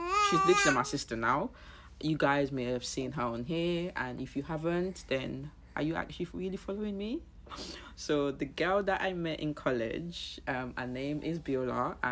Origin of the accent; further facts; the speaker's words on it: Sierra Leone; The reason why, it's because I literally grew up in Sierra Leone. I was born in the Civil War. I survived the Civil War in Sierra Leone.